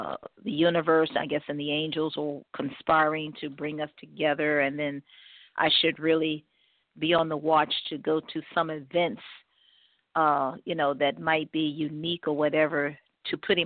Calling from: Cleveland, Ohio, United States; I'm calling from Cleveland, Ohio.

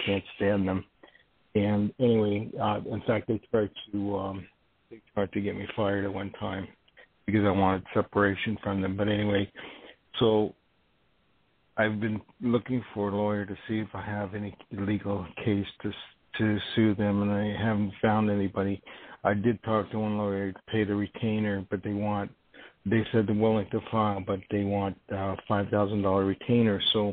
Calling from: New York, United States; I'm in New York.

